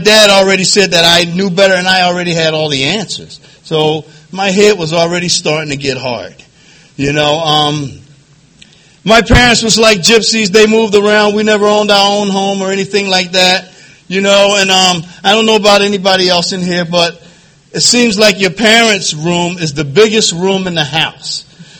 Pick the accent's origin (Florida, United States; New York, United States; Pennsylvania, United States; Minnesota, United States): Pennsylvania, United States; Philadelphia; I grew up in North Philadelphia. You know, I come from a family, there was five children, and I was the oldest one.